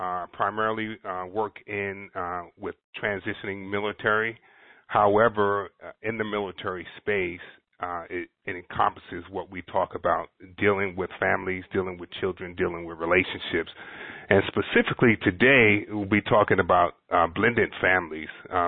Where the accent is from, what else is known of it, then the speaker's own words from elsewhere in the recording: Brooklyn, New York, United States; I was actually born and raised in Brooklyn, New York, Bedford-Stuyvesant, Brooklyn. We were born into poverty